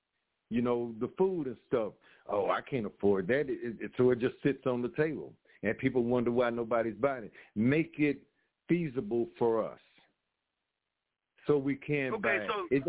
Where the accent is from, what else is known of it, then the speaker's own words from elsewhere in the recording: Oklahoma, United States; Because like I say, when I grew up in Oklahoma, we had stores, but our prices were for our people.